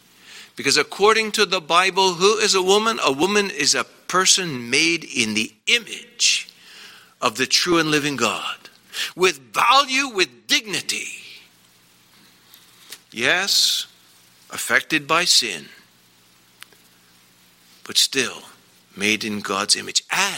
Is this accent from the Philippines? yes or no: yes; Philippines; I come from the Philippines. But it's still on planet Earth.